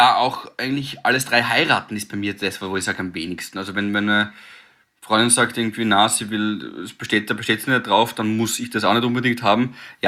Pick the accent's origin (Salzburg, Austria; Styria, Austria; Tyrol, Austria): Styria, Austria; Graz; ich bin auch eher so das Stadtkind. Weißt du, wir sind in Graz da aufgewachsen